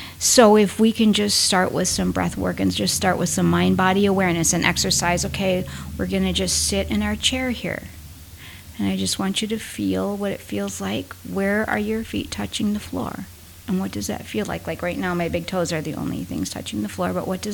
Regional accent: Montana, United States; maybe this is because I'm from Montana and Glacier National Park is right outside my dining room

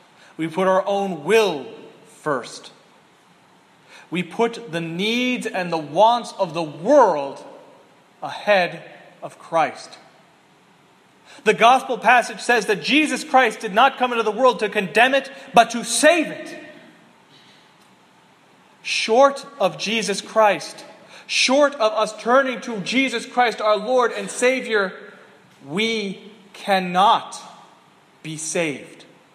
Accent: Southern United States, United States; I used to laugh when I was a boy growing up in the South, where there are many, many Baptists

